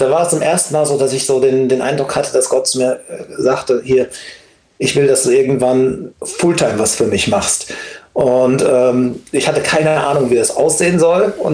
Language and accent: German; Siegen, North Rhine-Westphalia, Germany; Genau, ich komme aus Siegen. Ich bin 48